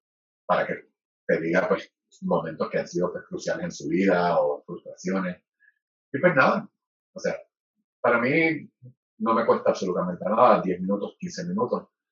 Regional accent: Puerto Rico; yo como puertorriqueño

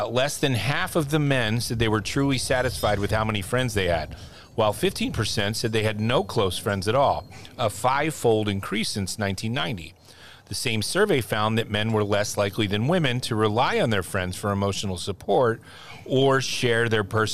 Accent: Philadelphia, Pennsylvania, United States; I'm from Philly, and we're known as the city

